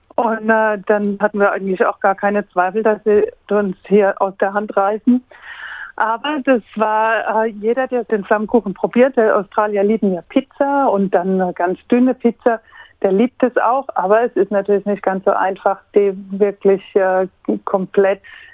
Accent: Hauenstein, Rhineland-Palatinate, Germany; da hat uns in meiner Heimat in Hauenstein

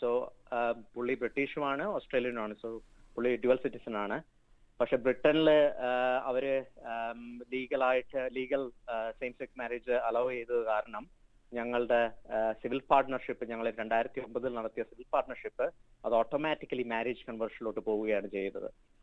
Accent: Kerala, India; moved away; Okay, ഞാൻ കേരളത്തിലാണ് ജനിച്ചു വളർന്നതും പഠിച്ചതുമെല്ലാം. പക്ഷെ കേരളം വിട്ട് ഇപ്പൊ 17 വർഷമായി.

